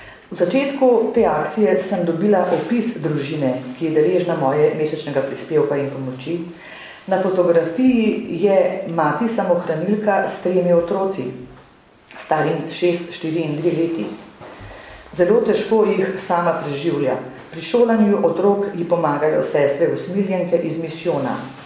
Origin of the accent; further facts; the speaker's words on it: Zgornji Brnik, Upper Carniola, Slovenia; Prihajam iz Zgornjega Brnika, sicer sem pa članica Župnijske Karitas Cerklje.